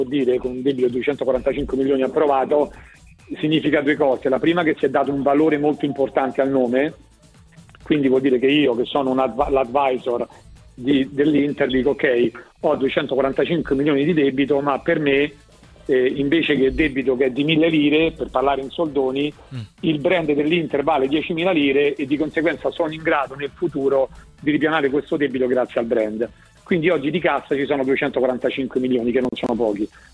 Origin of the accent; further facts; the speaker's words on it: Rome, Lazio, Italy; anche se io sono romano, devo riconoscere, vivo a Milano 3 volte a settimana